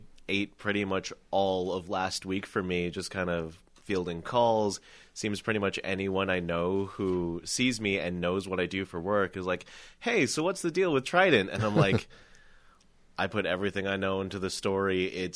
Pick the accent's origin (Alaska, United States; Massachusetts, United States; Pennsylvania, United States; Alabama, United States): Alaska, United States; oh, I am from Alaska. I should have been more prepared for this.